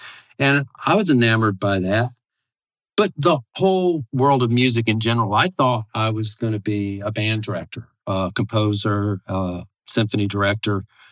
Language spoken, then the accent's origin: English; Mississippi, United States; See, I grew up in South Mississippi, and so Southern gospel is pretty... That genre is kind of ground zero for where I was.